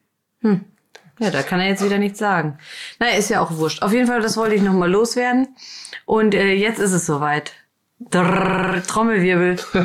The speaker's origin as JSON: {"language": "German", "region": "Berlin", "country": "Germany", "tie": "born or raised there", "said": "ich habe im Kreuzberg gewohnt, am Cottbuser Tor. Könnt ihr mal googeln, was da so am Tag los ist. Behütet bin ich aufgewachsen hier in Berlin."}